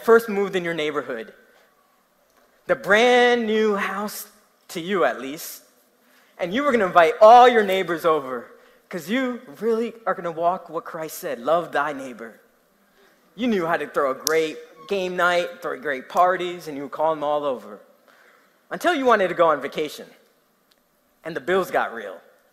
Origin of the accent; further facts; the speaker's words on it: New Jersey, United States; is English my second language? I'm from Jersey, what are you talking about?